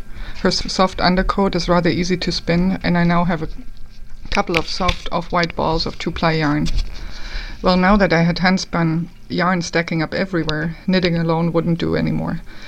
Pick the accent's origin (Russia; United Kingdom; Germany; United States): Germany; I grew up in Germany, where we learned to knit and crochet in school